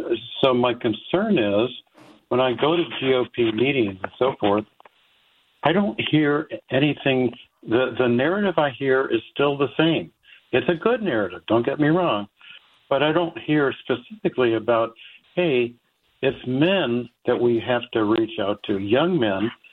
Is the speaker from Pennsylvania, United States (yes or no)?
no; Colorado, United States; I should mention I grew up in Colorado, so I totally know what you're talking about.